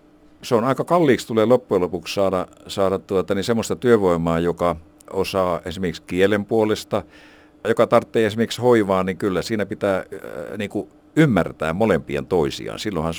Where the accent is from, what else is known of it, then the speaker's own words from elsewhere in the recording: Alajärvi, South Ostrobothnia, Finland; kun mä oon Alajärveltä kotoisin, niin mä todella harrastin ruotsia siellä ja se on todella hyvä.